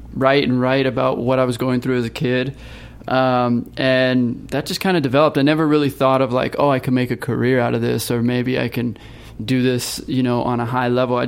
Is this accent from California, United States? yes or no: yes; California, United States; also born or lived in Los Angeles; I was actually born in Fullerton, which is a little south of here. And then I grew up in Orange County, but pretty much grew up in LA as well.